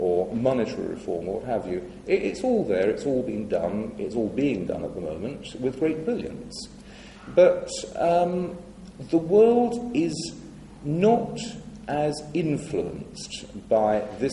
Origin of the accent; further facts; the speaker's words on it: England, United Kingdom; in my case as an Englishman